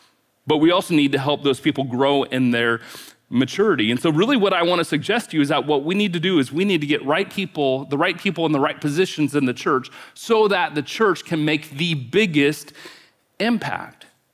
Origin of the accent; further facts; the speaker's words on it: Gresham, Oregon, United States; So I'm from Gresham, Oregon, so just on the east side of Portland.